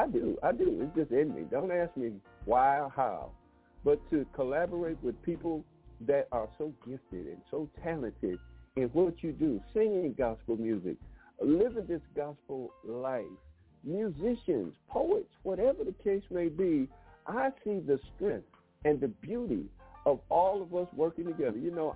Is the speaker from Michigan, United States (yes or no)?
yes; Detroit, Michigan, United States; And if anybody knows about beauty, I grew up in Detroit.